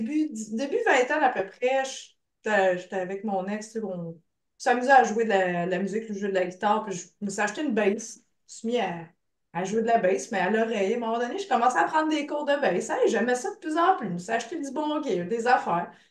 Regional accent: Quebec, Canada; now in Montreal, Canada; Tu sais, je viens d'Abitibi, fait que on est déménagé à Montréal.

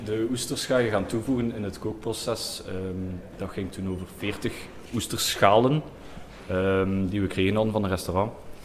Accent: Ghent, Flemish Region, Belgium; now in Zwalm, Belgium; ik ben eigenlijk nog als echte Gentenaar. Heel mijn leven gewoond.

